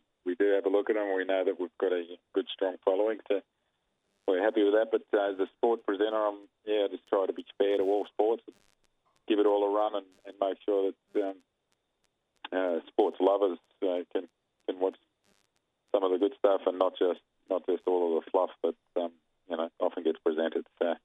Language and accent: English; Seaford, Victoria, Australia; where I grew up in Seaford, it's you know, it's an outer suburb of Melbourne, but it's got a community about it.